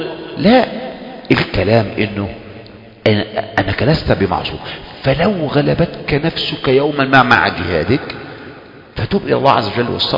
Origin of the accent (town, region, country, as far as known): Egypt